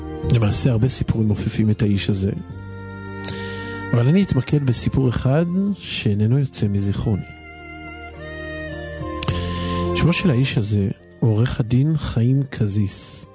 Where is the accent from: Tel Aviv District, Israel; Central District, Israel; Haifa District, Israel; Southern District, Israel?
Southern District, Israel; Kiryat Gat; מקריית גת